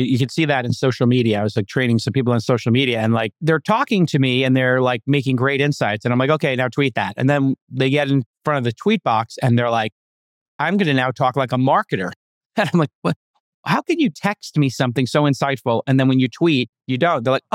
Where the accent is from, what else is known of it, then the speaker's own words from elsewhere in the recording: Brooklyn, New York, United States; So I grew up in Brooklyn, where you have to survive an onslaught of people telling your mom jokes on the stoop